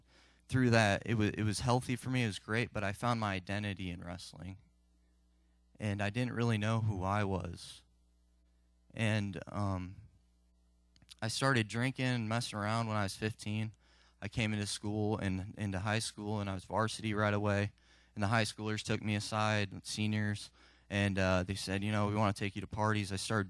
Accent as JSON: {"language": "English", "town": "LaPorte", "region": "Indiana", "country": "United States", "said": "I'm 23 years old, and I'm from LaPorte, Indiana. I grew up in this church."}